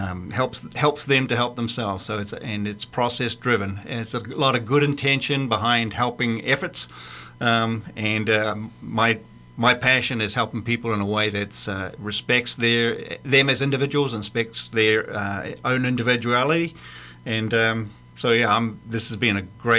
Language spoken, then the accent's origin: English; New Zealand; now in East Texas, United States; I grew up in New Zealand on a sheep and cattle ranch, and my wife grew up in East Texas, so I'm a transplant, but I got here as soon as I could, as they say.